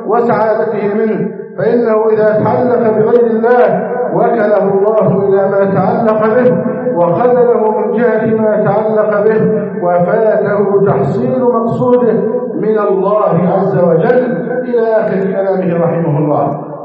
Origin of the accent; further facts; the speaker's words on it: Egypt; اللهم احفظ بلدنا مصر أمنا أمانا سخاء رخاء